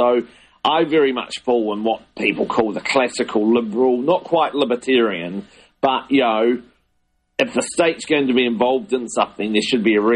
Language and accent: English; New Zealand; But as a New Zealander, I don't want the government of Egypt